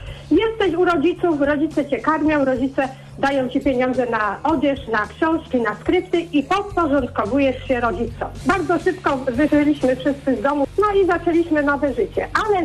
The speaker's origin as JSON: {"language": "Polish", "town": "Poznań", "region": "Greater Poland Voivodeship", "country": "Poland", "said": "Jestem poznanianką, studiowałam w Poznaniu, zresztą tak jak moje rodzeństwo."}